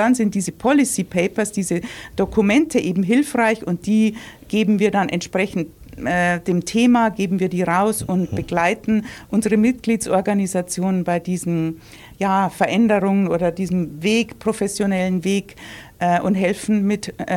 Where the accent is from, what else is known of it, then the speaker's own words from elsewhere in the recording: Landau, Bavaria, Germany; accent: Bavarian; Ursprünglich aus dem tiefsten Niederbayern. Also wenn man in München in die Isar springt und flussabwärts schwimmt, dann kommt man an Landau vorbei. Das ist da, wo ich ursprünglich herkomme.